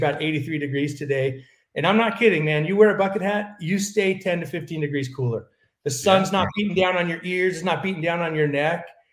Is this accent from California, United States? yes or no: yes; California, United States; moved away; also born or lived in Dallas, United States; You know, I grew up in California since I was 2, and I moved to Dallas.